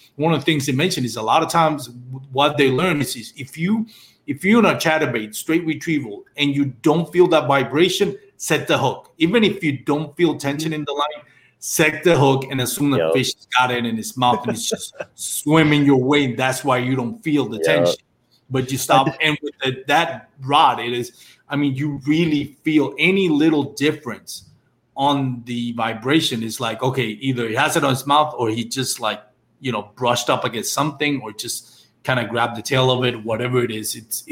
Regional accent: Texas, United States; since I'm from Texas, and I know most of my listeners on my podcast are from Texas

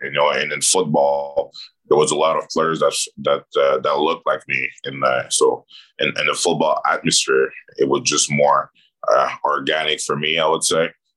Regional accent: Montreal, Quebec, Canada; born or raised there

